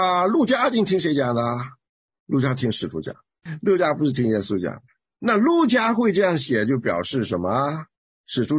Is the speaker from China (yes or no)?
yes; China; 因为我们中国人的习惯呢是很喜欢在一些小事上较真啊。